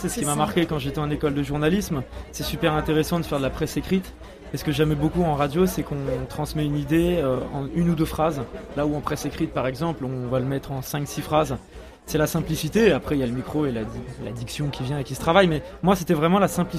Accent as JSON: {"language": "French", "town": "Paris", "region": "Île-de-France", "country": "France", "said": "je viens de Paris moi, donc je connais pas encore énormément la Sarthe."}